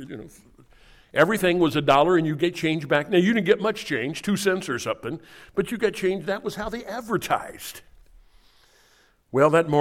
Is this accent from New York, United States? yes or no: no; Illinois, United States; Do you know I'm from Illinois? Detasseling corn down in the river bottoms in the Illinois-Mississippi River Valley down where I'm from.